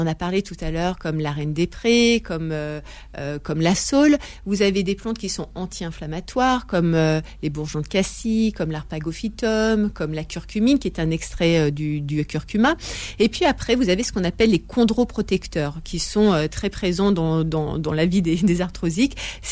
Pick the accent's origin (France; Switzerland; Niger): France; Lyon, Auvergne-Rhône-Alpes; je parle de cette Saint-Élion qui est une course qui se court vers chez nous à Lyon